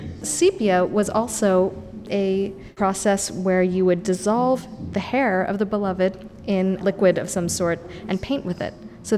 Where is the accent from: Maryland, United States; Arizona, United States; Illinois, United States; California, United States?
California, United States; My own history is that I grew up in California, where images of death were pretty much relegated to youth subcultures